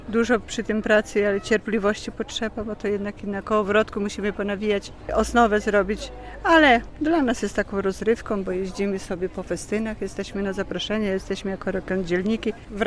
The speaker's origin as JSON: {"language": "Polish", "town": "Łapy", "region": "Podlaskie Voivodeship", "country": "Poland", "said": "Przyjechałam z Łap."}